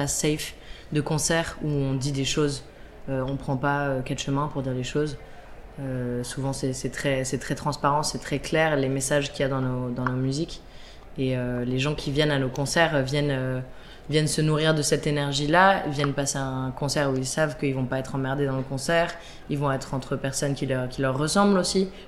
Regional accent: Île-de-France, France; Moi aussi, j'ai grandi en banlieue, mais proche Paris.

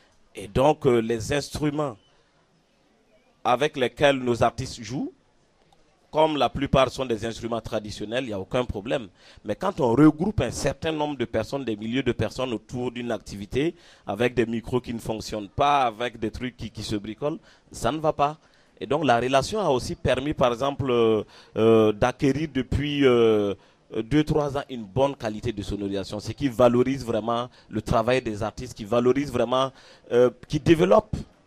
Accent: Burkina Faso; venir jouer chez nous au Burkina Faso

